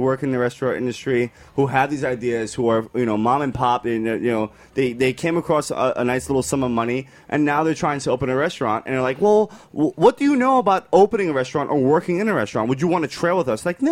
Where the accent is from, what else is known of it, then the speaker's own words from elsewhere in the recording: New York City, New York, United States; I always had a fantasy. I'm born and raised in New York City. I've always had the idea.